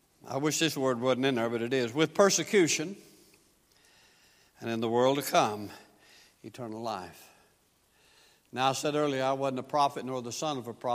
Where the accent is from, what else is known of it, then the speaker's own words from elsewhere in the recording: the South, United States; I'm from the South, okay? In case y'all hadn't figured it out in my speech yet, I am from the South.